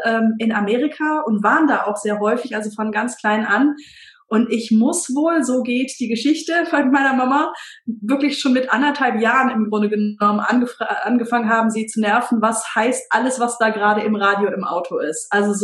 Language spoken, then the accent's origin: German; Cologne, North Rhine-Westphalia, Germany; Ich komme aus Köln und bin ja eigentlich ein kölsches Mädchen, aber das Einzige, was ich nicht kann, ist Kölsch sprechen, also den Dialekt hier aus der Gegend überhaupt gar nicht, weil meine beiden Eltern aus ganz anderen Ecken kommen.